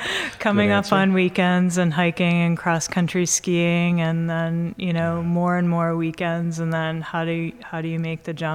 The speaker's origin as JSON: {"language": "English", "town": "Melrose", "region": "Massachusetts", "country": "United States", "tie": "born or raised there", "said": "Yes, I grew up in Melrose, so at the end of the Orange Line T, so it's about 11 miles north. Yeah, so I'm a Boston Irish girl."}